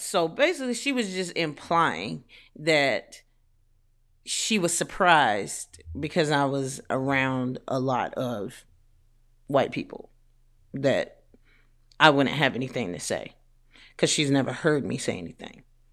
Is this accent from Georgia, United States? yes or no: yes; Georgia, United States; also born or lived in Tennessee / Kentucky; now in Texas, United States; I'm from Georgia, went to high school in Georgia, I went to college in Tennessee, and lived a decent amount of my adult life in Kentucky. And now I currently live in Texas.